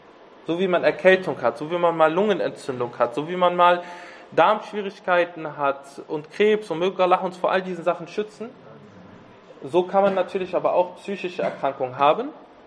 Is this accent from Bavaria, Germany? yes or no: no; Düsseldorf, North Rhine-Westphalia, Germany; Und ich bin eigentlich aus Düsseldorf.